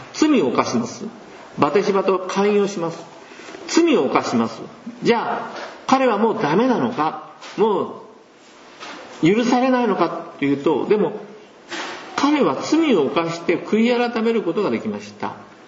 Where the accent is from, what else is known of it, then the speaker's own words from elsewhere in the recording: Fukuoka, Japan; born there; 私福岡県の生まれですけど